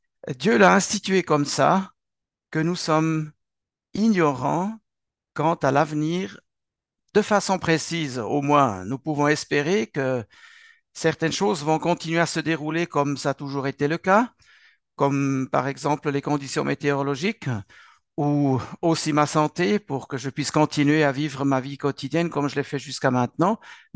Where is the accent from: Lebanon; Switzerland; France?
Switzerland; first language German, Swiss German; French is a second language; Et vous entendez que ma langue maternelle n'est pas le français, mais l'allemand, respectivement le suisse-allemand.